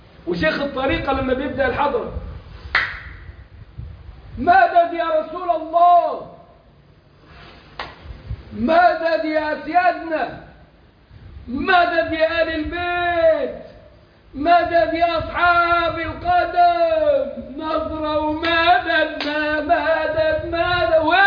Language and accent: Arabic; Egypt; بس عندهم عندنا احنا في مصر كتير قوي، واخدهم محافظة محافظة